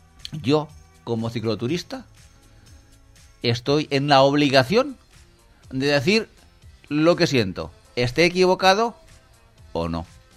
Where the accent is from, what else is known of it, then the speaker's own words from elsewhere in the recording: Spain; a mí me ha dejado muy mal sabor de boca como español